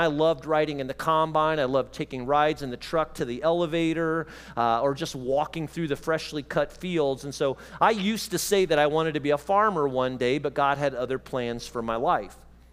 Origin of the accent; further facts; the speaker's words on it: Illinois, United States; Now, I grew up in Central Illinois. Central Illinois is not a lot different than Central Indiana, all right?